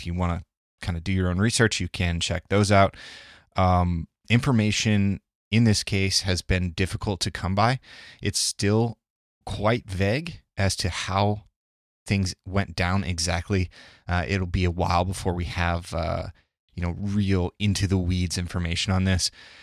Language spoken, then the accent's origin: English; Omaha, Nebraska, United States; And then I also want to touch on a case from my hometown, Omaha, Nebraska, where Jake Gardner, a bar owner, shot and killed a young man named James Scurlock.